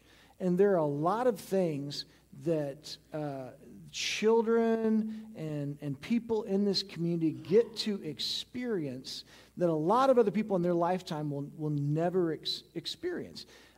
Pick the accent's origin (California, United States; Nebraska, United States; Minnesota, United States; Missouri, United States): Missouri, United States; St. Joseph; I grew up in St. Joseph, Missouri. St. Joe's about a medium-sized town. It was 72,000 people back in the day, maybe a little bit bigger.